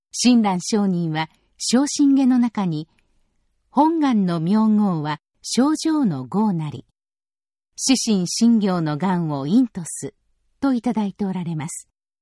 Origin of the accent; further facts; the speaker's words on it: Toyama, Japan; 私の地元、富山でも4月の初めに桜が満開となり